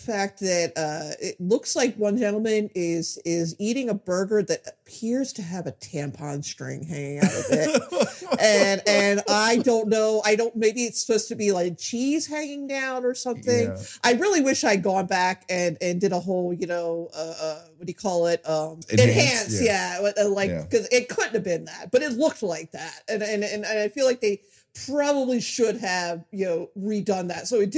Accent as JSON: {"language": "English", "region": "New Jersey", "country": "United States", "tie": "born or raised there", "said": "As I've mentioned numerous times, I grew up in Southern New Jersey, in a very suburban to rural area."}